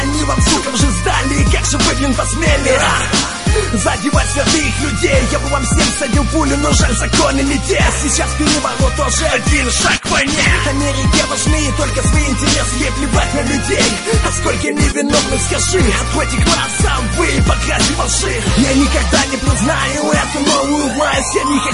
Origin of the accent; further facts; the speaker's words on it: Donbas, Ukraine; Я с Донбасса, это корпус нации, мы никогда не признаем такую власть.